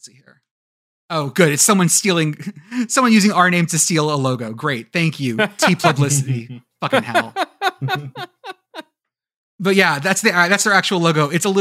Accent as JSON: {"language": "English", "region": "Texas", "country": "United States", "said": "I'm from Texas. I live in North Texas"}